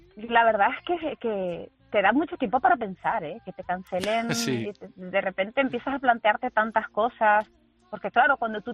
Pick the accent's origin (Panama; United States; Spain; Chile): Spain; Canary Islands; yo soy canaria y sé que tienen como 33.000, tienen muy poca población.